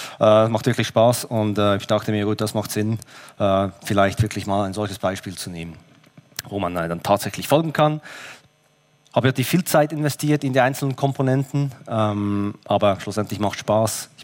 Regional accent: Switzerland; accent: Swiss; aus der Schweiz, Sie mögen es hören an meinem Akzent.

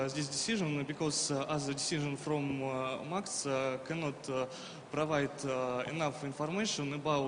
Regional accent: Lipetsk, Lipetsk Oblast, Russia; English is a second language; I'm from Lipetsk.

